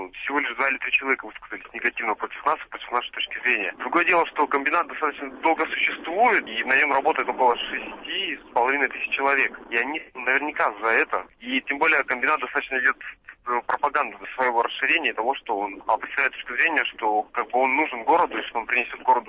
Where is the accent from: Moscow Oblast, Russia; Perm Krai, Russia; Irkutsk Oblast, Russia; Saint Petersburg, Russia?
Irkutsk Oblast, Russia; Irkutsk; Я живу недалеко от этого места, где строится комбинат. Я иркутянин